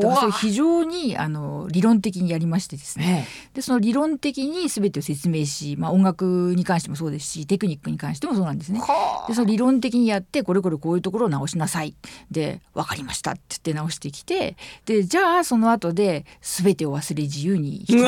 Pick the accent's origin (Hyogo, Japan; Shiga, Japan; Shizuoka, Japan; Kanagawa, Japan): Shizuoka, Japan; accent: Shizuoka dialect; 静岡生まれ静岡育ちです。